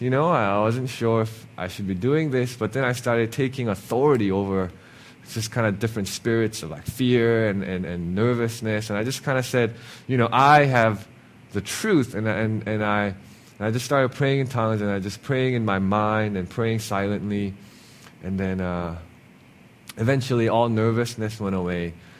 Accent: Hong Kong; I'm like, no, I'm from Hong Kong, blah, blah, blah.

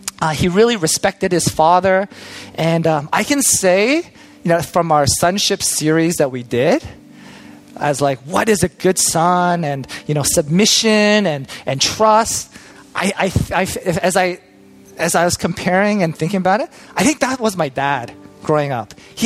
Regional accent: Toronto, Ontario, Canada; for my childhood growing up, I grew up in Toronto, so I had a Western education

